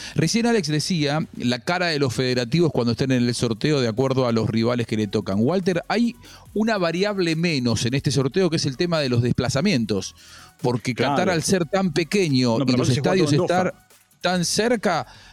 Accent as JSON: {"language": "Spanish", "country": "Argentina", "said": "los únicos que estamos tranquilos acá somos los argentinos"}